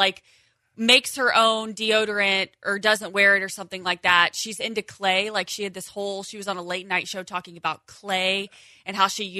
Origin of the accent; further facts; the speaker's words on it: Indiana, United States; Ooh, I'm from Indiana, though. I love a good mullet.